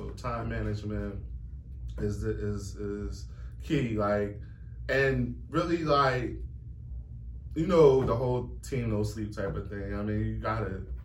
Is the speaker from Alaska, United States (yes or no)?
no; Philadelphia, Pennsylvania, United States; I grew up in Philly. Every time I go home